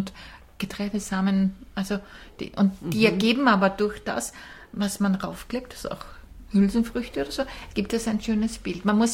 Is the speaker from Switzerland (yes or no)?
no; Vienna, Austria; born or raised there